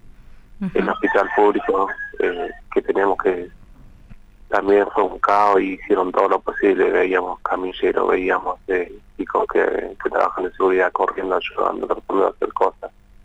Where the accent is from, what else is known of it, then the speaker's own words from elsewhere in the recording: Argentina; como pasa siempre y nos pasa como argentinos